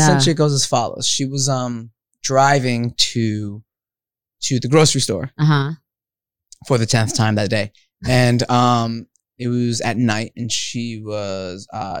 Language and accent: English; Montclair, New Jersey, United States; also born or lived in Rio de Janeiro, Brazil; I grew up in Montclair, New Jersey.